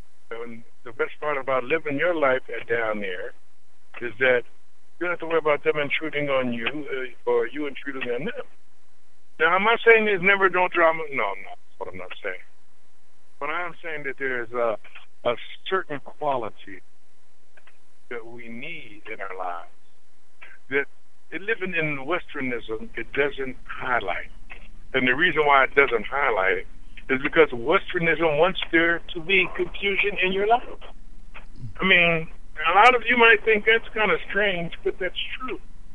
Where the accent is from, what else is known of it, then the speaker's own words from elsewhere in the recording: Pennsylvania, United States; No, I'm not from the South. I'm from Pennsylvania. But I'm from the South now.